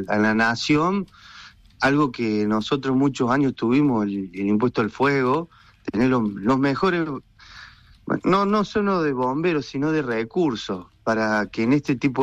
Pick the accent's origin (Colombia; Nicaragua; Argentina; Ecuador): Argentina; Córdoba; yo soy cordobés